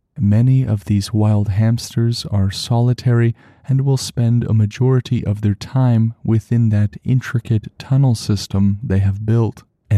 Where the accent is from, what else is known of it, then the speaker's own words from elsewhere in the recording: Canada; as a Canadian, I understand there is not much to do here except study moose and hamsters.